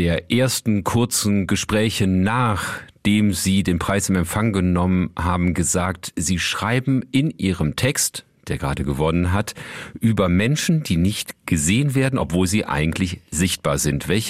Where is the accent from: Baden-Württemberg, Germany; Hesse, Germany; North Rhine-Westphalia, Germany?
North Rhine-Westphalia, Germany; Wuppertal; Das ist gar nicht so weit von meiner Heimatstadt Wuppertal entfernt.